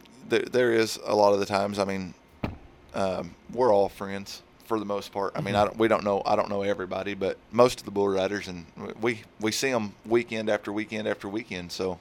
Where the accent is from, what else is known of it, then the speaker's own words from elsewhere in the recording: Oklahoma, United States; this is kind of a special rodeo for me because it's my hometown rodeo, if you mm-hmm. will. I actually live between here and Vinita, Oklahoma, okay. out in the country there.